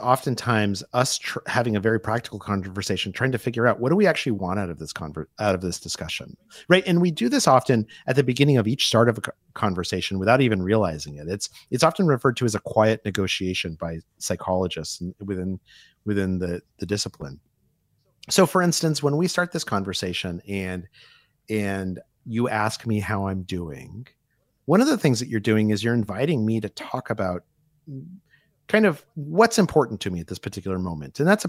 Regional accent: United States; and I will say this as an American, sometimes when Aussies say things that they mean as sincere, it comes off to me as not that way.

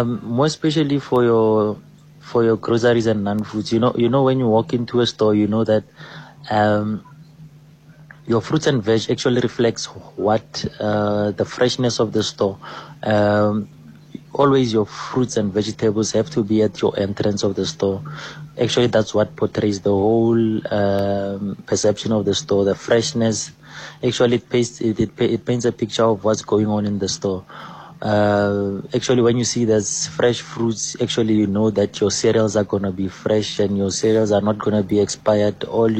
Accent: Mamelodi, Gauteng, South Africa; Hi, Azania … from Mamelodi.

